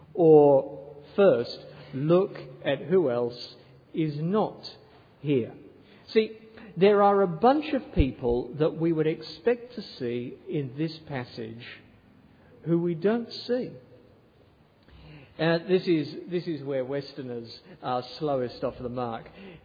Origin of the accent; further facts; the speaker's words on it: England, United Kingdom; This is the bit where, being English, I say, in a hotel.